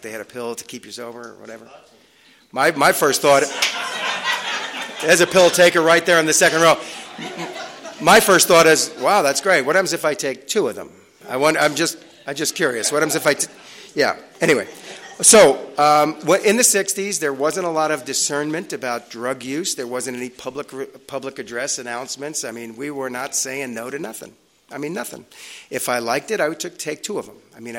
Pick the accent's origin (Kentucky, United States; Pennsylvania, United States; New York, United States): New York, United States; So I grew up in New York. I grew up in the 60s.